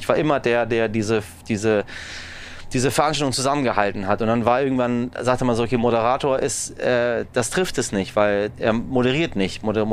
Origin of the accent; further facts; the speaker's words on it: Iran; Wir sind Iraner und sie sind hierher gekommen irgendwann